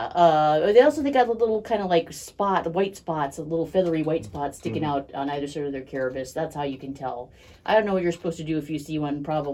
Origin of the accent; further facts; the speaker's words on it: Midwest, United States; we're from the Midwest here.